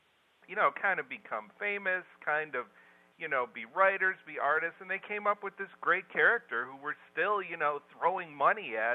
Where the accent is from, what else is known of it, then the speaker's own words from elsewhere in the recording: Cleveland, Ohio, United States; growing up in, Cleveland, growing up in the Rust Belt, it just seemed to me just so ludicrous that, you know, Superman was created here, you know?